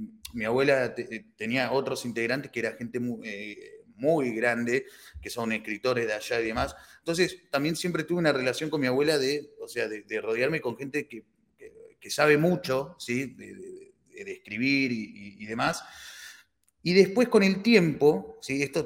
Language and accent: Spanish; Río Gallegos, Santa Cruz, Argentina; es escritora allá de Santa Cruz, Río Gallegos, yo soy de allá, soy patagónico